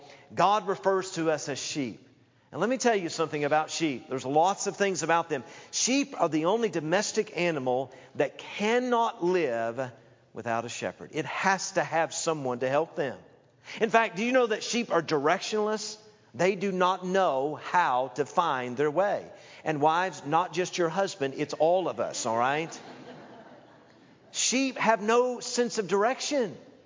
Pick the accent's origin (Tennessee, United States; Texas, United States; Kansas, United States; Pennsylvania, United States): Tennessee, United States; Knoxville; also born or lived in Illinois; But before that, I grew up in Knoxville, Tennessee.